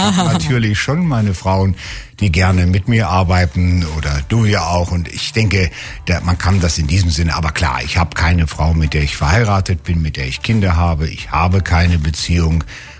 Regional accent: Emsbüren, Lower Saxony, Germany; Ich komme ja aus Norddeutschland, aus dem Emsland, aus Emsbüren. Und da war die Welt noch in Ordnung, katholisch und so weiter und so fort. Und da war man Ministrant.

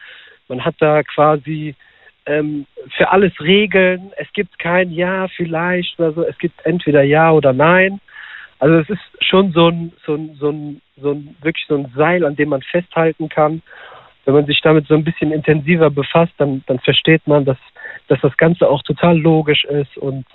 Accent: Morocco; Also bei uns, ich komme nämlich aus Marokko

